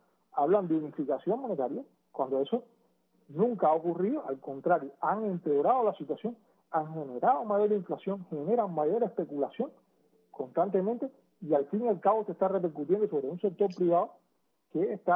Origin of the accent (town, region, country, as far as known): Cuba